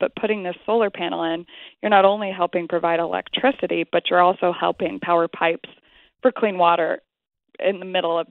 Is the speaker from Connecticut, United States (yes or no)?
no; Texas, United States; I'm from Texas originally, so the energy business was kind of always in the back of my mind